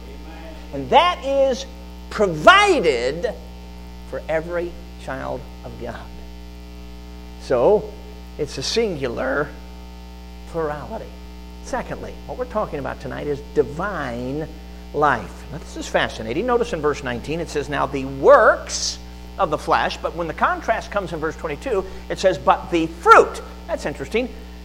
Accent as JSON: {"language": "English", "town": "Chicago", "region": "Illinois", "country": "United States", "tie": "born or raised there", "said": "Now, I grew up in Chicago, and we lived several years in the city limits, basically cement. And then we moved out to the suburbs, but it was still urban, suburban Chicago."}